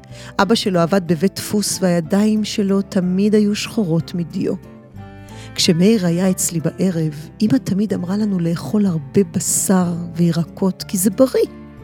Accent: Givatayim, Tel Aviv District, Israel; בילדותי גרנו בשכונה קטנה בגבעתיים, שני בנייני רכבת ברחוב המאבק. סך הכל 60 משפחות.

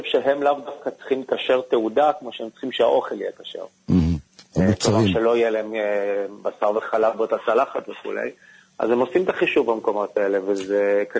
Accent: Jerusalem, Jerusalem District, Israel; אני במקור מירושלים.

